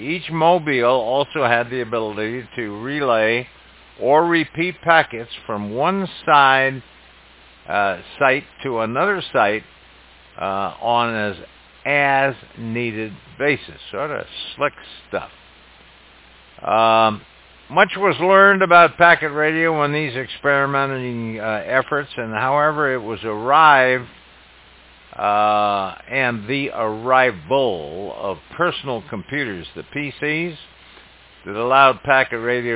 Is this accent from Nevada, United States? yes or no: no; San Francisco, California, United States; I was raised in San Francisco, guys. Nice town.